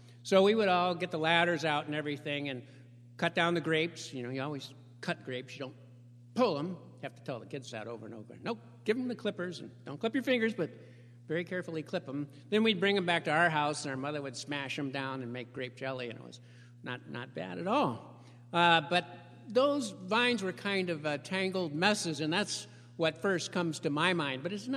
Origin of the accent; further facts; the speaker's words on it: Longmeadow, Massachusetts, United States; I grew up down in Long Meadow, and two doors down from me, we had an older man.